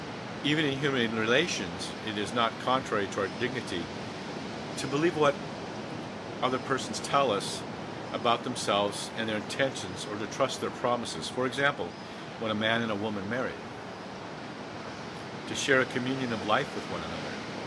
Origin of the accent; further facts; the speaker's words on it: Hawaii, United States; And so aloha means to is love, and I'm from Hawaii.